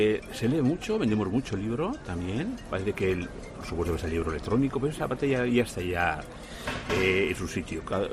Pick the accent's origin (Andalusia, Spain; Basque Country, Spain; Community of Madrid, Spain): Basque Country, Spain; Guernica; De Guernica